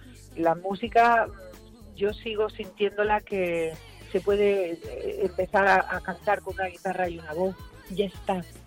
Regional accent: Yecla, Region of Murcia, Spain; also born or lived in Paris; Tengo que decir que no soy de Valencia, porque igual la gente se molesta. Soy de Yecla, aunque nací en París.

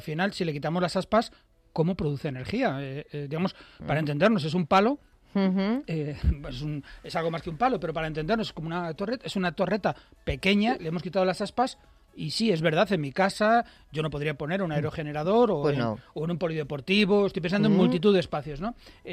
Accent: Valladolid, Castile and León, Spain; Bueno, yo soy de Valladolid.

